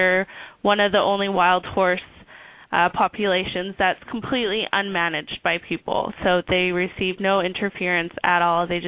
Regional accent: Parksville, British Columbia, Canada; Yeah, I grew up on a farm in Parksville on Vancouver Island in British Columbia.

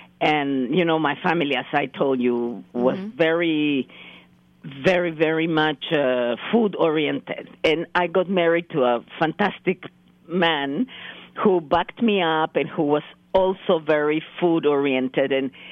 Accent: Chihuahua, Mexico; English is a second language; now in Mexico City, Mexico; I could say I'm from Mexico City, yeah. But my heart belongs to Chihuahua.

